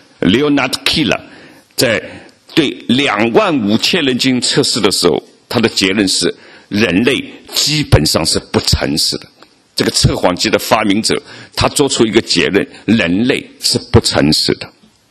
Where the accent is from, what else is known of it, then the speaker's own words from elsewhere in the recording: Shanghai, China; 到了上海，这是我出生的城市，我对这个故乡应该是非常留恋的。我从小在那里长大，我爱这个城市，但是现在这个城市对我来说越来越陌生了